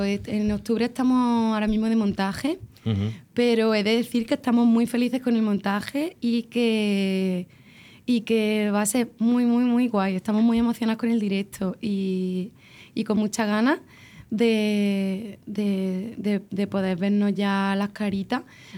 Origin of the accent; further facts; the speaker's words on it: Andalusia, Spain; me siento muy de allí y no hay nada que me guste más en el mundo que mi pueblo